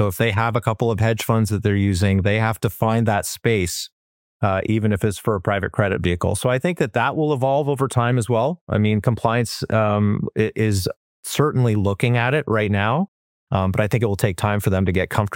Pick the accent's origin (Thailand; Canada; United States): Canada; being Canadian